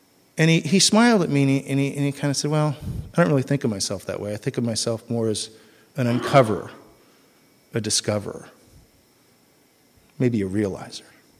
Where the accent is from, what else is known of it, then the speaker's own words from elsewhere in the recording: Redondo Beach, California, United States; I'm from Redondo Beach.